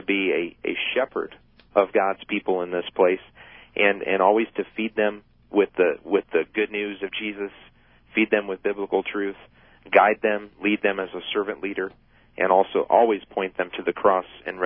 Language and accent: English; United States; Now, as a American citizen and as a person who has a voice and has a vote, you know, I definitely have my opinions.